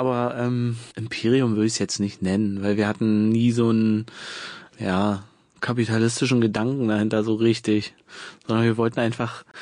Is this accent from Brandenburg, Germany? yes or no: yes; Woltersdorf, Brandenburg, Germany; Ich komme aus Woltersdorf, das ist, Speckgürtel, sagen wir dazu. Da fährt die S-Bahn nicht mehr hin, aber man kommt trotzdem zur S-Bahn mit einer Straßenbahn so.